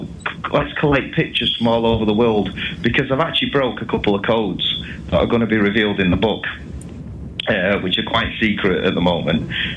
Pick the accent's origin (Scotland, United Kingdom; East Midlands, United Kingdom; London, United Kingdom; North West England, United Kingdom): North West England, United Kingdom; Salford; accent: Salford; I hope people of Canada can understand my Salford accent